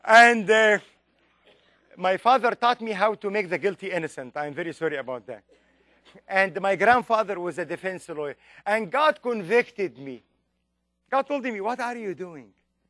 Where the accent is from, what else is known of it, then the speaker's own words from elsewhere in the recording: Egypt; I was born and raised in Egypt